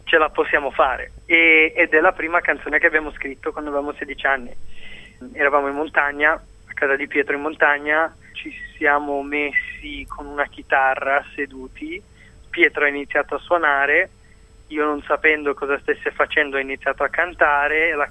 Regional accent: Boston, Massachusetts, United States; io vengo da Boston e quindi io sono abituato a sentire la musica in un certo modo, pensare la musica in un certo modo, cioè la mia famiglia è tutta americana

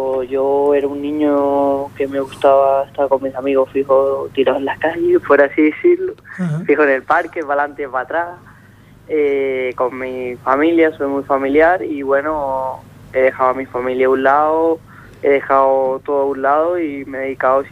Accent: Las Palmas de Gran Canaria, Canary Islands, Spain; No, yo soy de Las Palmas de Gran Canaria.

